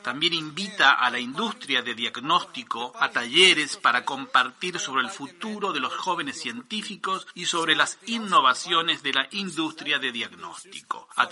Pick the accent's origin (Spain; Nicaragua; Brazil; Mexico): Brazil; Spanish is a second language; Soy de Brasil, farmacéutico.